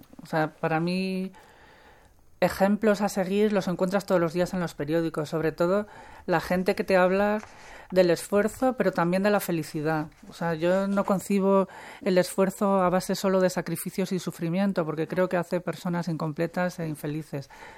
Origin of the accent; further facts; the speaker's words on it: San Sebastian, Basque Country, Spain; moved away as an adult; now in Madrid, Spain; Yo soy de San Sebastián, allí había un par de periódicos que, bueno, pues sí, estaban por casa y los leía